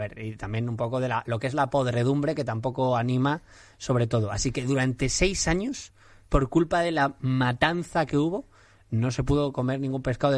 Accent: Madrid, Community of Madrid, Spain; Sí, pero porque insisto, somos madrileños.

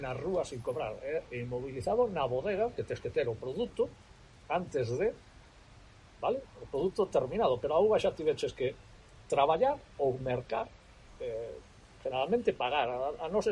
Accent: Villarrubia de los Ojos, Castilla-La Mancha, Spain; born there; eu de nacemento non son, pero de nacemento realmente sí, nacín en Villarrubia de los Ojos del Guadiana, Ciudad Real.

